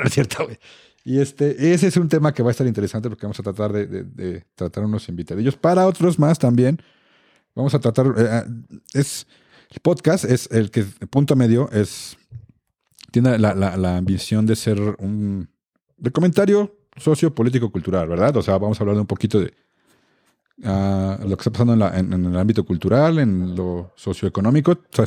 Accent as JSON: {"language": "Spanish", "country": "Mexico", "said": "Somos mexicanos guadalupanos"}